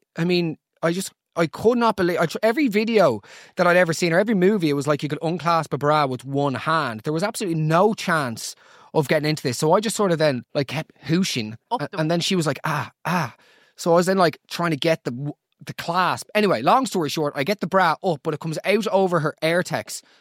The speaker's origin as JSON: {"language": "English", "country": "Ireland", "tie": "born or raised there", "said": "once you hit secondary school growing up in Ireland"}